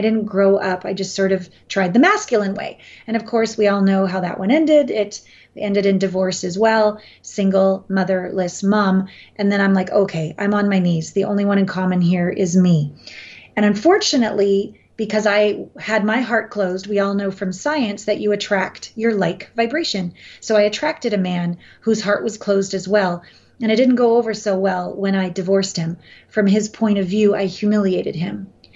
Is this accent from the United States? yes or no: no; Canada; moved away as an adult; I'm from Canada, and I first left when I was 19 on my Uncle Phil's 18-wheeler semi over the border and down to LA to make it in Hollywood.